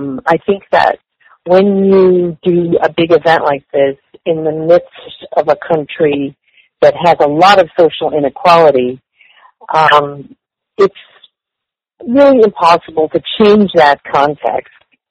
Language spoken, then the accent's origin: English; Boston, Massachusetts, United States; as people have found out in my hometown in Boston, which was dirty when I was a kid and has been cleaned up.